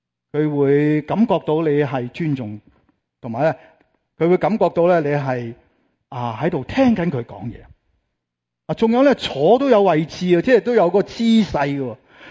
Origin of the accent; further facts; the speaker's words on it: China; 我们中国人呢就比较少做一点